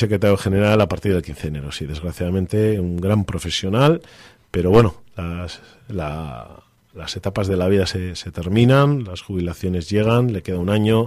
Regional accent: Laredo, Cantabria, Spain; lo primero para mí es mi pueblo, Laredo y los laredanos.

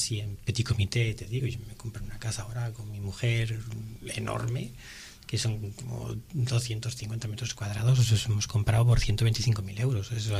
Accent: Laredo, Cantabria, Spain; yo vengo de Laredo

